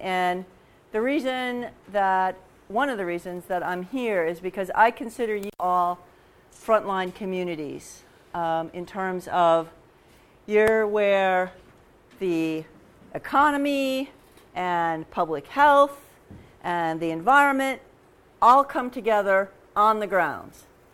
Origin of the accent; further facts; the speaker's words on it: Wisconsin, United States; So I'm starting with me growing up in Wisconsin in the mid-1960s. I was the oldest of three children